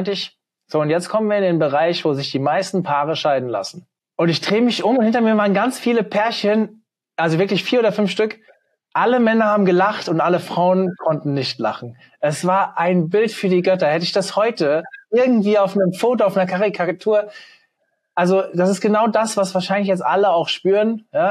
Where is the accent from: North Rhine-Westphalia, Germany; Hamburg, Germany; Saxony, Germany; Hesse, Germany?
Hesse, Germany; Hofheim; Dann kennst du wahrscheinlich tatsächlich meine Heimatstadt. Weil ich glaube, die Deutschlandzentrale ist bei uns in Hofheim, oder?